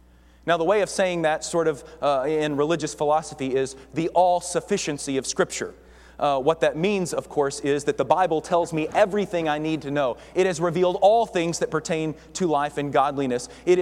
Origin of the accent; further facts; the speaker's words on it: Kentucky, United States; I grew up in Western Kentucky where I was introduced to all this folksy wisdom.